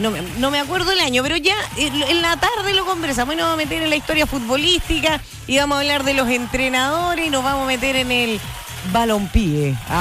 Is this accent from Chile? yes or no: yes; Chile; los chilenos somos grandes